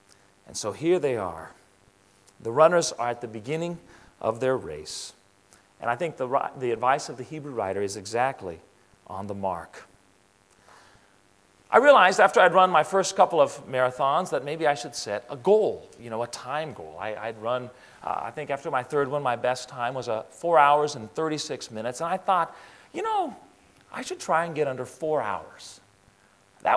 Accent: Greece; Now, I already told you that I grew up in Greece

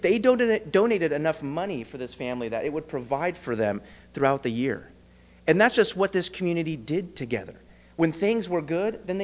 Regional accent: California, United States; I'm a California boy. I was raised in California. I see you through the lens of a Californian

